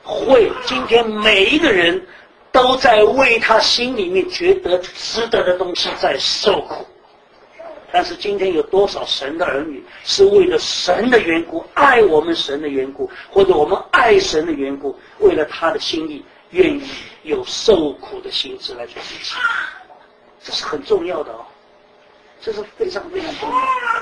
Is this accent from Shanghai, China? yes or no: yes; Shanghai, China; 像我们上海人是打肿脸充胖子的人呢